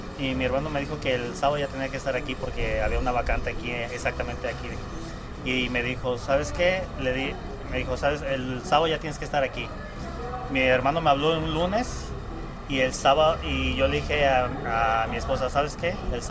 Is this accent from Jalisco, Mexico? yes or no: yes; Tlaquepaque, Jalisco, Mexico; born there; moved away as an adult; Nací en Tlaquepaque, Jalisco.